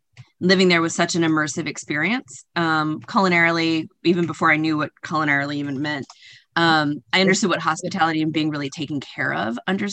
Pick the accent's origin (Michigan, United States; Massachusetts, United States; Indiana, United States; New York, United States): Massachusetts, United States; Boston; Hometown is Boston. I've been here on and off for the last 20 years. It's what I absolutely consider as home. Where I'm from is harder. I grew up in a military family.